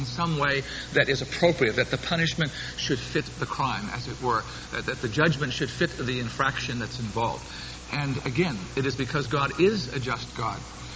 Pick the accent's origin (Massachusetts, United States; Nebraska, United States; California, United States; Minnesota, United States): Massachusetts, United States; Boston; accent: Yankee; I was born and bred in Boston. Some of you can tell that I still have enough Yankee accent to not be able to hide that.